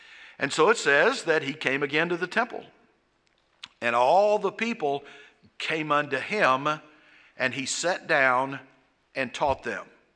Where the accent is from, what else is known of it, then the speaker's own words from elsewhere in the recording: Georgia, United States; Now, I mean, I know I'm from South Georgia, but I kind of know what in the act means.